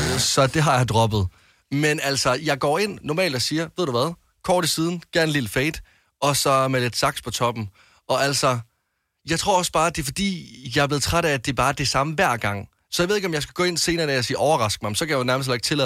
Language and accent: Danish; West Jutland, Denmark; Jeg er fra Vestjylland.